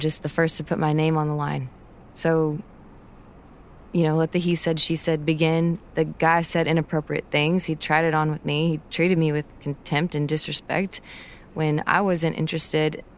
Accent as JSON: {"language": "English", "region": "Texas", "country": "United States", "said": "Look, I'm from Texas."}